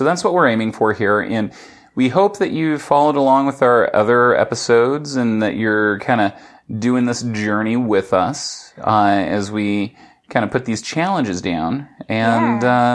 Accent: Oregon, United States; And this is rain that even an Oregonian can be proud of. And guess what? I'm from Oregon.

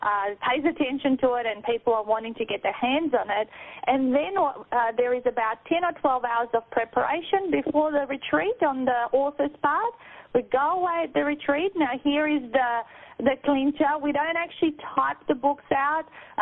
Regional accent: Melbourne, Victoria, Australia; we've got lined up with publishers here in Melbourne. That is my hometown.

